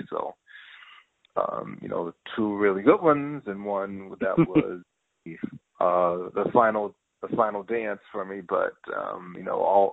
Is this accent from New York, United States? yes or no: yes; New York, United States; now in Wisconsin, United States; I'm sorry, I didn't grow up in Wisconsin. We grew up in New York together